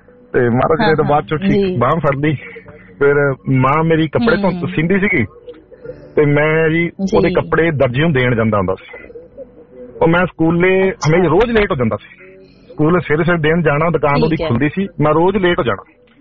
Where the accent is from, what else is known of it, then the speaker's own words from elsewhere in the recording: Rajpura, Punjab, India; now in Sydney, Australia; ਇਹ ਮੇਰਾ ਜ਼ਿਲ੍ਹਾ ਪਟਿਆਲਾ ਪੈਂਦਾ ਸੀ, ਮੈਂ ਰਾਜਪੁਰਾ ਤੋਂ।